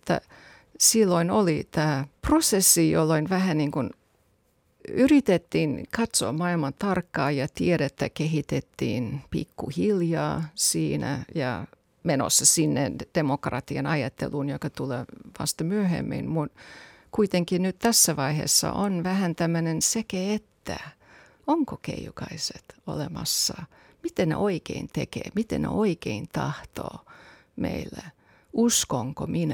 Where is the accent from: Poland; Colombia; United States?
United States; Finnish is a second language; now in Finland; Silloin kun mä muutin Suomeen vuonna 1993 ja yritin oppia suomea, minulle sanottiin, mä oon amerikkalainen